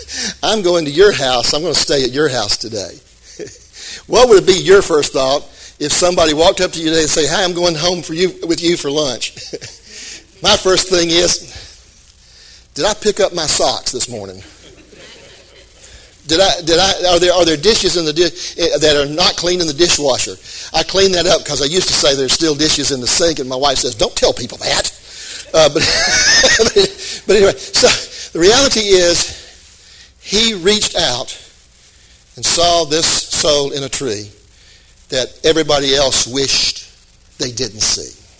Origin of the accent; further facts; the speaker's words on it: Florence, United States; I grew up in Florence. I ate at Trowbridge's yesterday.